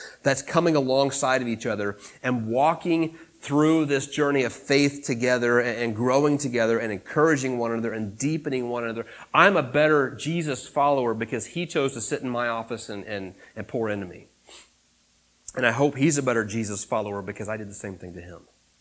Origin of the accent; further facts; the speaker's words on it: Springfield, Missouri, United States; the church I grew up in Springfield